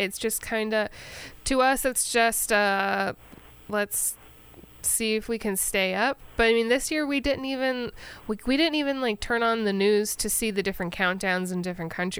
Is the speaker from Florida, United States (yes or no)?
yes; Florida, United States; and then I grew up in Florida for a good part of my life, and black eyed peas were kind of a big thing for New Year's.